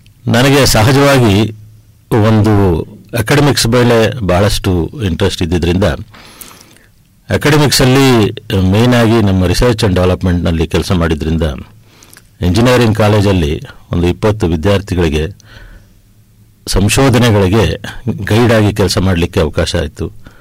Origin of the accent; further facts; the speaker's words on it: Mysuru, Karnataka, India; also born or lived in Bengaluru; ನಾನು ಹುಟ್ಟಿದ್ದು ಬೆಂಗಳೂರಿನಲ್ಲಿ, ಬೆಳೆದಿದ್ದೆಲ್ಲ ಮೈಸೂರಿನಲ್ಲಿ. ಕನ್ನಡ ಶಾಲೆಯಲ್ಲಿ ಬೆಳೆದವನು, ಪ್ರಾಥಮಿಕ ಶಾಲೆಯೆಲ್ಲ ಒಂದು ಹಳ್ಳಿನಲ್ಲಿ, ಕನ್ನಡ ಮಾಧ್ಯಮದಲ್ಲಿ 10ನೇ ತರಗತಿವರೆಗೂ ಓದಿ